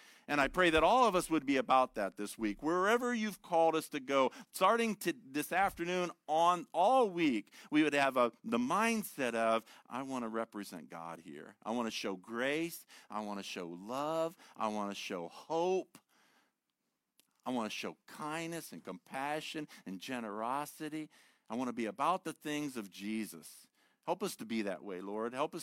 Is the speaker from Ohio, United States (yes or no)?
yes; Ohio, United States; I'm from Ohio, and I've always thought Ohio is home.